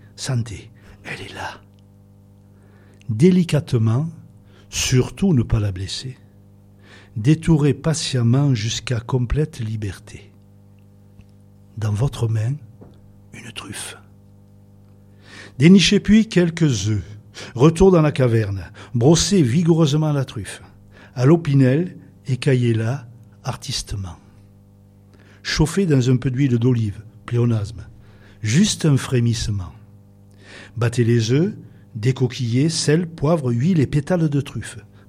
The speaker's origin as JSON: {"language": "French", "town": "Castellane", "region": "Provence-Alpes-Côte d'Azur", "country": "France", "tie": "born there", "said": "Je peux dire, pour le paraphraser, que Castellane, c'est mon pays natal préféré."}